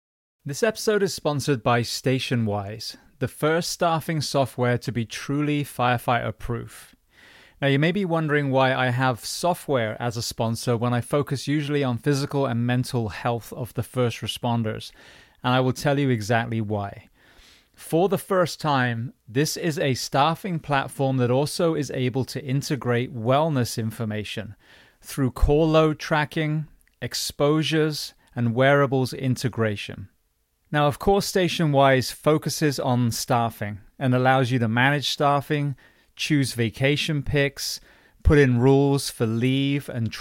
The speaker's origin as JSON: {"language": "English", "country": "United Kingdom", "said": "as a Brit with really dry skin who's now 51"}